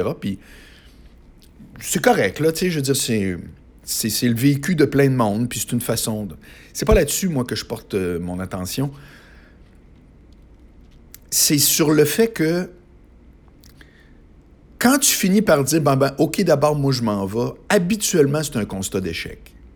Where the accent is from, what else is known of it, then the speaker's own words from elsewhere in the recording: Quebec City, Quebec, Canada; je viens de Québec, là, tu sais.